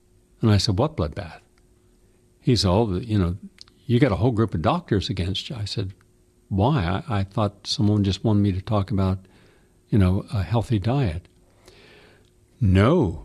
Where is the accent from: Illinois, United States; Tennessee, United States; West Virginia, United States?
West Virginia, United States; I'm from West Virginia, and I grew up where if we wanted to get rid of the rust on nails or screws, we would put them in a cup of Coca-Cola overnight.